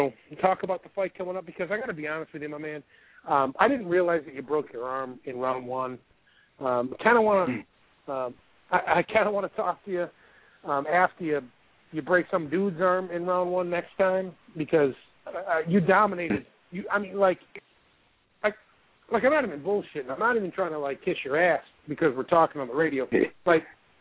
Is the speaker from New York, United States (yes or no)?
yes; New York, United States; People, you know, I'm from Central New York